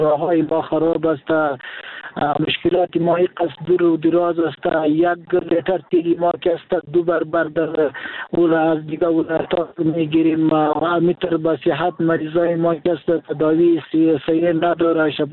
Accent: Daykundi, Afghanistan

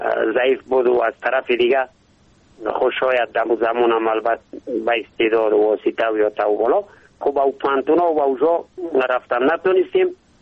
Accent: Ishkashim, Badakhshan, Afghanistan; از امو قدیم از بابا و اجداد در ولسوالی اشکاشمی بدخشان ما زاده شدم

